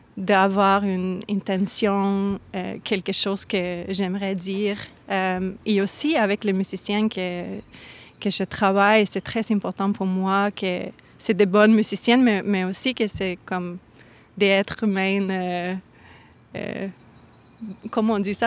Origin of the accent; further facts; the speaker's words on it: Northern Norway, Norway; French is a second language; Moi, je viens de la Norvège et avec mon premier album, j'ai enregistré toutes les chansons là-bas, dans le nord de la Norvège. Okay. Je viens de c'est le côté comme arctique, c'est vraiment dans le nord.